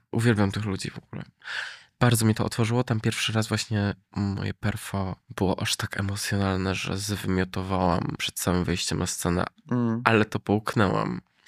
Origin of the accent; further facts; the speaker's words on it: Silesian Voivodeship, Poland; A ja uważam, że jestem prosta działka ze Śląska, co nie?